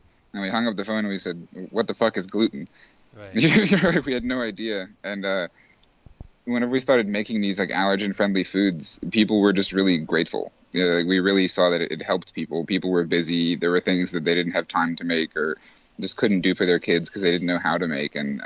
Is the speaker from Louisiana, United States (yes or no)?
yes; Lafayette, Louisiana, United States; I'm from Lafayette, Louisiana.